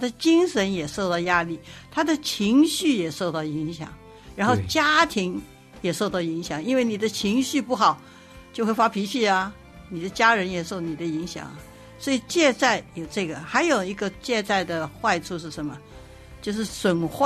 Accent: United States; 我们美国人就是少交税，因为你借的钱可以扣税

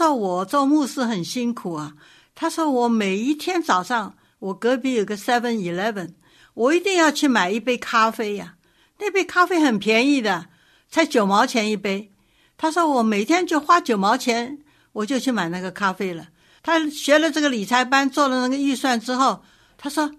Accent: China; 我们中国人还好呀

